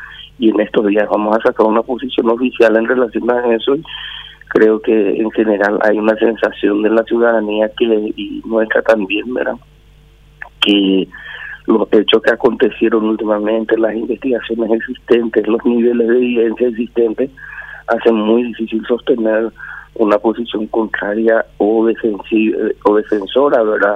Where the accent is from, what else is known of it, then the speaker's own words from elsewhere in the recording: Paraguay; haciéndonos responsables como paraguayos, ¿verdad?, como sociedad, ¿verdad?, le encontramos las vueltas.